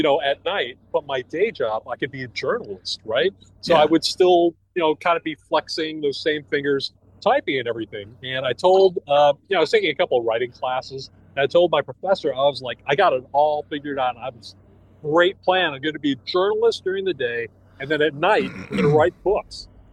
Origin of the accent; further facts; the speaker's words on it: Queens, New York, United States; I'm a native New York. I was born out in Queens, Howard Beach. My earliest memories are hearing the planes landing and taking off at JFK.